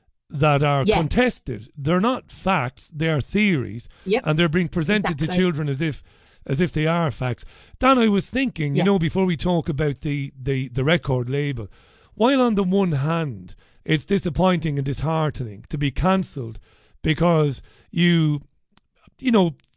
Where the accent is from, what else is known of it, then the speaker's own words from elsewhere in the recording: Ireland; I grew up in Ireland in the late 1980s, early 1990s, as a real lover of live music.